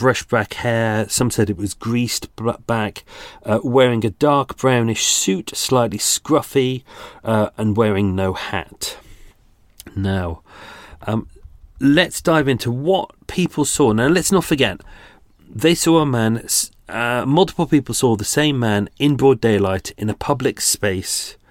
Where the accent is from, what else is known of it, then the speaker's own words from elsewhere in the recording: Birmingham, West Midlands, United Kingdom; accent: Brummie; It's the same as Brummie. Do you know, as a Brummie myself, I can say that.